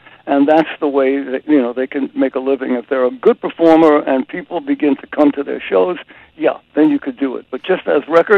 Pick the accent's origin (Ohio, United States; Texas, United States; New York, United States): New York, United States; You know, I've got soot in my blood. I don't know. I'm a New Yorker.